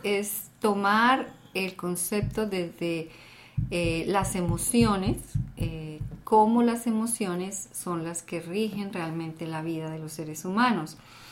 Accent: Colombia; Sí, soy colombiana, y hay muchos lugares hermosos allá

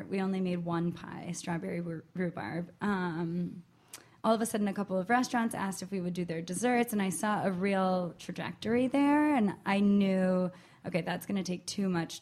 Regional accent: New York, United States; Upstate New York. Yeah. So right outside of the Adirondacks.

